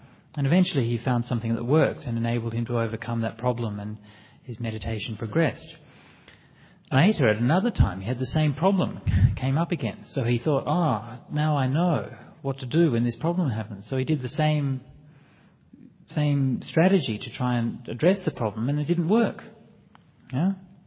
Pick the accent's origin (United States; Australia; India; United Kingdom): Australia; Perth, Western Australia; I grew up in Perth and went to university. I went to a number of different schools, but I did high school at Aquinas College.